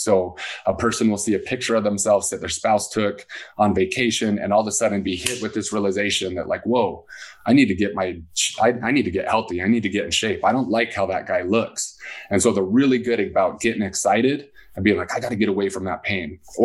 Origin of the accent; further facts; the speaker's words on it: Salt Lake City, Utah, United States; When I was growing up in Salt Lake City, my kids were playing Nintendo when it was snowing.